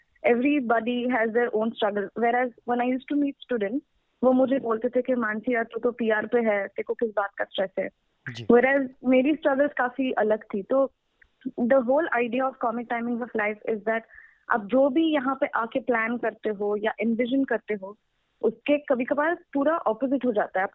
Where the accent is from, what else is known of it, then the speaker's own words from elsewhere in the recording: Dubai, United Arab Emirates; also born or lived in Mumbai; now in Australia; मैं बॉम्बे से हूँ actually, born in Bombay, brought up, मेरा स्कूलिंग दुबई से हुआ है, Aron English high school Sharjah से। तो मैं अपनी पूरी जिंदगी वहीं पे रही हूँ और फिर मैंने कॉलेज वापस बॉम्बे से किया